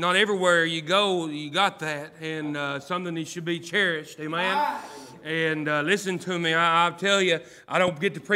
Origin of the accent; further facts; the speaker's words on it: Kentucky, United States; I'm from Macquarie County, Kentucky. Hey, listen to me. I'm a hillbilly, but I'm from Kentucky.